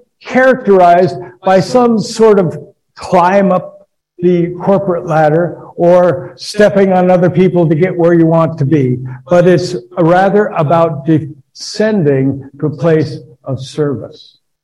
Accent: Oregon, United States; now in Los Angeles, United States; I'm not from Los Angeles originally, I'm from Oregon, where it rains and the streets are used to getting the rain, and the gutters are used to handling the rain

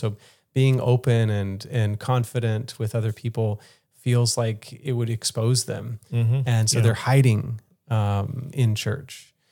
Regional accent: Powderly, Kentucky, United States; one of the best memories, clearest memories I have of my home church growing up in Powderly, Kentucky.

